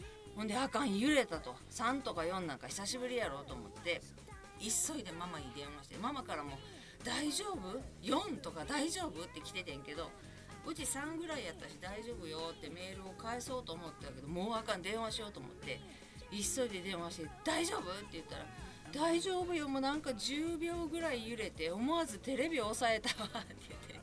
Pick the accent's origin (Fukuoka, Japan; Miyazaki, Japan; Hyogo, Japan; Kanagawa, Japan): Hyogo, Japan; Kobe; 生まれ育った灘区の商店街が美味しいものがあるからって言ってわざわざそこまで電車に乗って買い物に行ってくれたりしてたんや。